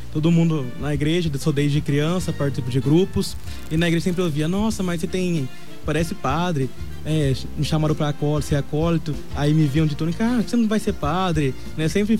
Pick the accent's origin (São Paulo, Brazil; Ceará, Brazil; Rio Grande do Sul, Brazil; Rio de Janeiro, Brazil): São Paulo, Brazil; Lins; sou do interior de São Paulo, Lins.